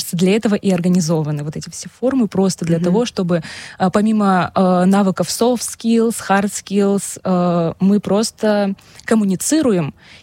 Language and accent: Russian; Abkhazia, Georgia; когда он спросил, откуда я говорю, из Абхазии